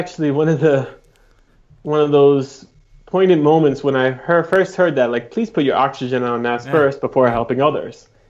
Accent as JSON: {"language": "English", "town": "Jersey City", "region": "New Jersey", "country": "United States", "tie": "born or raised there", "said": "I was born and raised in New Jersey, in America."}